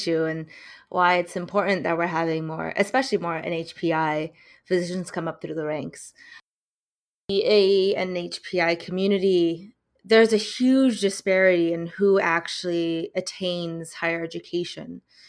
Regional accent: California, United States; Spanish comes out because I grew up in SoCal and learned Spanish in my high school because Chinese wasn't an option.

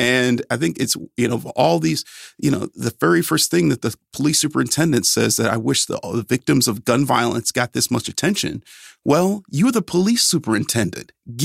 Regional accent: Cleveland, Ohio, United States; I mean, you know, there's a case back home in my hometown of Cleveland.

